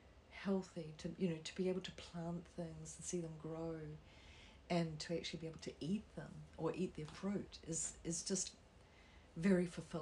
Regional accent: New Zealand; growing up in New Zealand, we lived in nature. We didn't look at nature. We lived inside it.

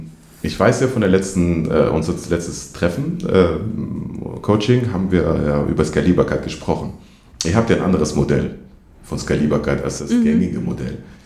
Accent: Tunisia; ich komme ja ursprünglich aus Tunesien und da gibt es ja auch bei uns Töpfer.

